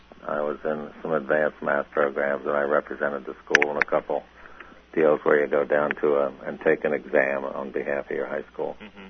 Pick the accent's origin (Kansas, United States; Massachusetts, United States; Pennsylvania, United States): Pennsylvania, United States; Doylestown; I grew up in Doylestown pretty much, or just outside of Doylestown. It had about 12,000 people at the time, and it's the county seat of Bucks County, which is a pretty famous county in Pennsylvania.